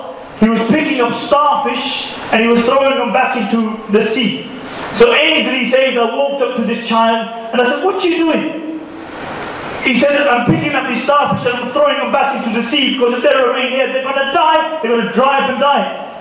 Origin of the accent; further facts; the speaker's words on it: Pakistan; We Pakistanis don't like to do small things.